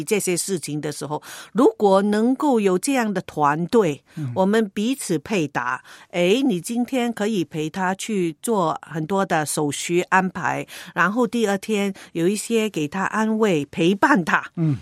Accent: China; 我们中国人的观念就是年长的才去世的。

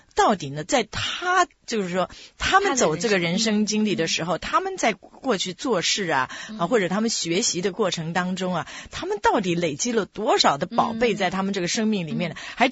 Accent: China; 我们中国人一直说这个敬老呢，确实有那个道理

